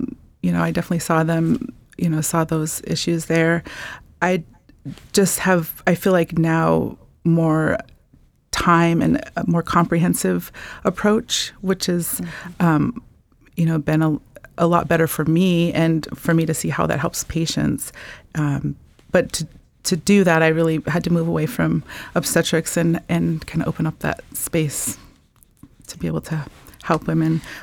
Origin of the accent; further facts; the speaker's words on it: Montana, United States; I grew up on the Northern Cheyenne Reservation, and I decided to go into healthcare